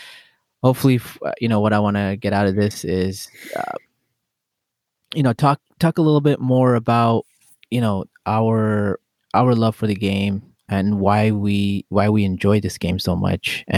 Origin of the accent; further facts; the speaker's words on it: Fiji; So I was born in Fiji, played soccer since I was 5.